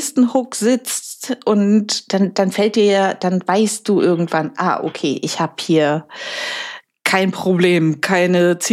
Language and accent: German; Berlin, Germany; ich bin Berliner.